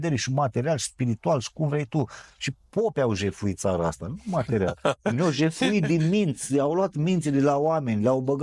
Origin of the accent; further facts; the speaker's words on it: Romania; born there; Îi sunt recunoscător Dumnezeului că am născut în România